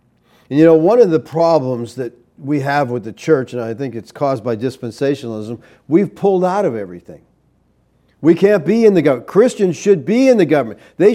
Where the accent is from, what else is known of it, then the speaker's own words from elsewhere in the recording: United States; I'm an American, and as an American, I'm under the Constitution of the United States.